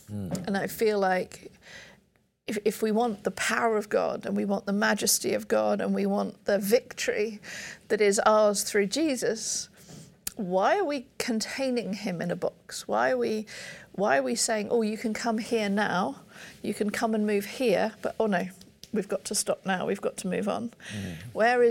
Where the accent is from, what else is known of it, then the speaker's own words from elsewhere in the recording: Burundi; I'm a missionary kid. And I grew up in Burundi.